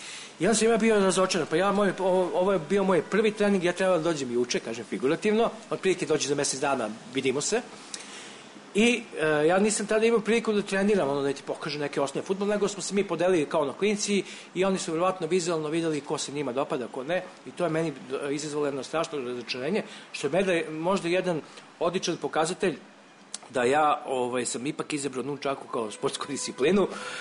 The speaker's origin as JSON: {"language": "Serbian", "region": "Belgrade", "country": "Serbia", "tie": "born or raised there", "said": "ja sam živio na Karaburmi"}